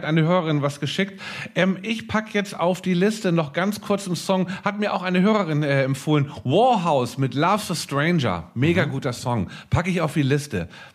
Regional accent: Hamburg, Germany; ich bin in Eimsbüttel in Hamburg zur Schule gegangen und ich bin da auch aufgewachsen in der Osterstraße

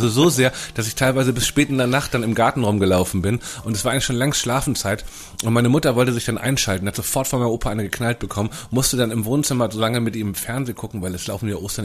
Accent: Hamburg, Germany; born there; ich bin in Hamburg geboren, ich bin neben dem Volksparkstadion, so hieß es damals noch.

